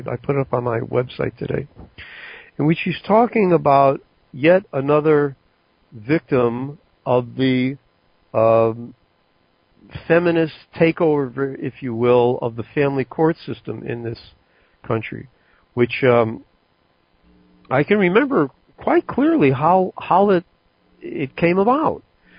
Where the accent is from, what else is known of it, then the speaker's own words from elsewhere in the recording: United States; one thing I learned, or we learned, when I was a kid growing up in America and the school systems, etc.